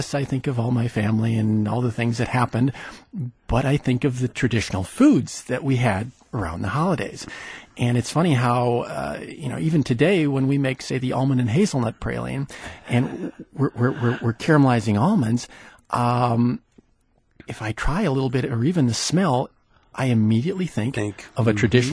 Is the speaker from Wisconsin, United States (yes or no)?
yes; Madison, Wisconsin, United States; the reason why I came back here is, one, I grew up in Madison